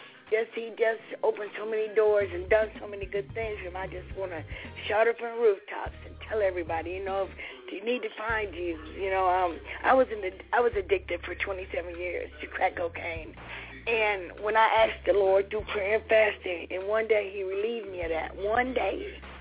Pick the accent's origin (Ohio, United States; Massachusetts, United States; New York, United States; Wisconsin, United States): Ohio, United States; Toledo; I'm from Toledo, Ohio.